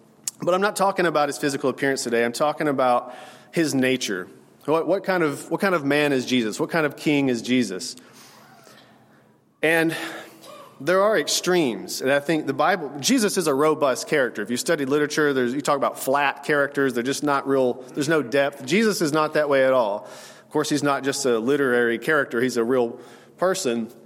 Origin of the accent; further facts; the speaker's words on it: United States; But maybe because I'm an American and we didn't have kings